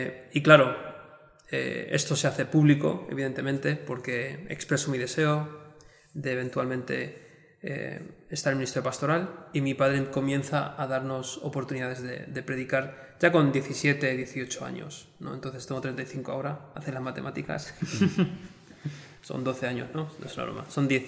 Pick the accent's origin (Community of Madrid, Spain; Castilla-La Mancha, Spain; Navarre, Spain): Community of Madrid, Spain; Torrejón de Ardoz; now in Seville, Spain; soy originalmente de Torrejón de Ardoz, en las afueras de Madrid.